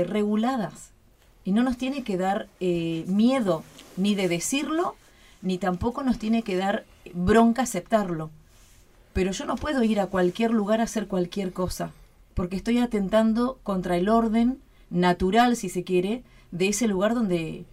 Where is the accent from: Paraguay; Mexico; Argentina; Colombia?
Argentina; como argentinos decimos, yo puedo irme a vivir a donde quiero.